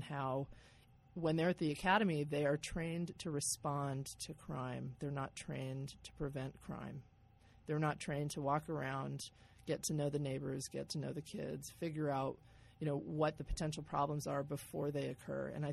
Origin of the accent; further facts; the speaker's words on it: Claremont, California, United States; And so my mother was the mayor of my hometown in Southern California as well, Claremont, California. And so I was raised with this kind of drive toward public service